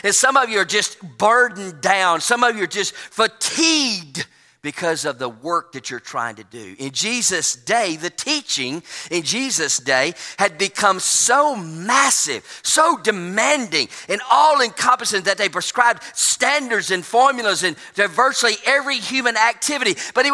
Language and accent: English; Alabama, United States; Please forgive me, but I'm from Alabama.